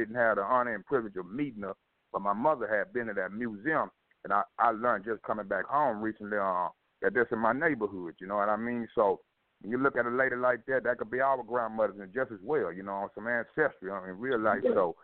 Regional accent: Chicago, Illinois, United States; I come from Chicago and I come to the South

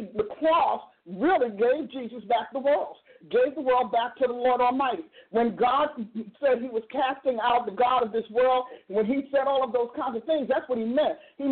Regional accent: New Jersey, United States; also born or lived in Kansas; New Jersey, my home state, yay for New Jersey

